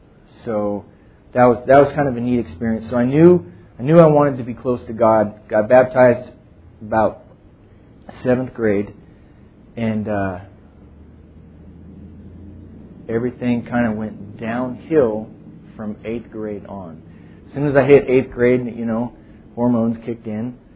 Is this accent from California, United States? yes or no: yes; Mariposa, California, United States; born there; I was born in Mariposa, California, a little podunk town below Yosemite. It was great.